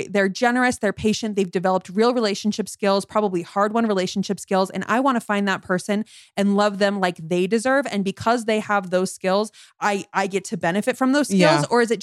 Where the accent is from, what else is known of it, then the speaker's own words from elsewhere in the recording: United States; born there; I was born in America, white, middle-class family, no disability, anything like that.